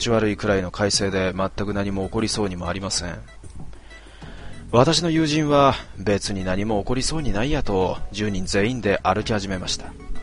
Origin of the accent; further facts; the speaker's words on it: Asahikawa, Hokkaido, Japan; 私の出身地旭川からそこまで90キロにも及ぶウォークラリーという、延々と歩くというイベントが毎年開催されています。